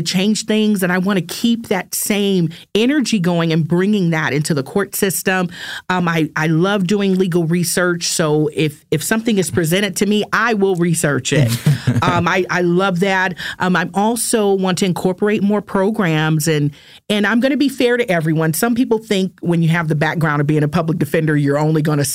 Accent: Los Angeles, California, United States; I love my community. I grew up in South Central.

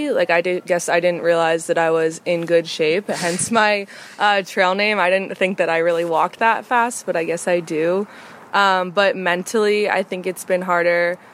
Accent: East Coast, United States; I'm from the East Coast, so it was like, I know I've heard about the AT for a while

